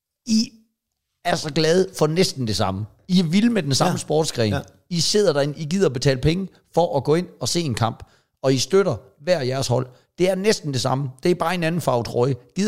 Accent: Zealand, Denmark; jeg er fra Falster, men jeg ved, hvad jeg laver.

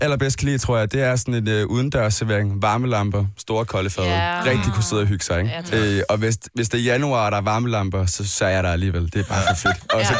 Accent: Odense, Region of Southern Denmark, Denmark; hvor jeg kommer fra, Odense

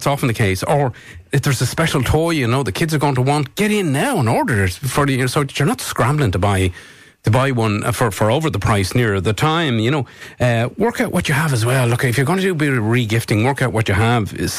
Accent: Leinster, Ireland; there was a butcher's in the village where I grew up in North County Dublin

